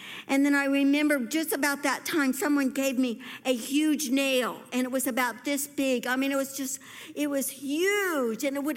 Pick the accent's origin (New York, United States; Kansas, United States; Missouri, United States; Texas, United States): Missouri, United States; Originally, I grew up in Missouri, and we had storms.